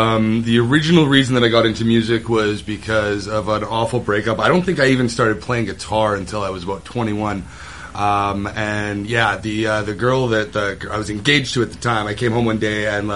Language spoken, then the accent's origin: English; Wembley, Alberta, Canada; I grew up outside of Grand Prairie in a little place called Wembley, which is a small little country bumpkin town that has about 2,200 people in it.